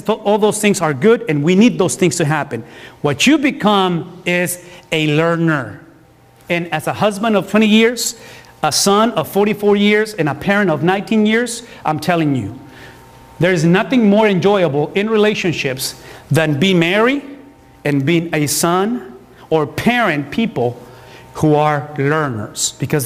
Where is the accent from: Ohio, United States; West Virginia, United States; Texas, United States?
Texas, United States; Because I know how to drive. I'm from Texas. You don't have trucks. We have trucks.